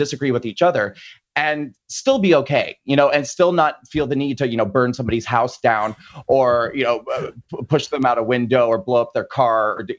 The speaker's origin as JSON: {"language": "English", "region": "Nebraska", "country": "United States", "tie": "born or raised there", "said": "you know, I grew up in Nebraska, and I was just like, why did you people vote for him?"}